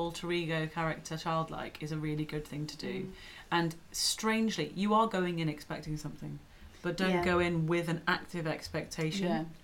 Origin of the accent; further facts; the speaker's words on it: Edinburgh, Scotland, United Kingdom; I grew up in Edinburgh, which is another metropolis, but it does not have the same size or scale of scene as London.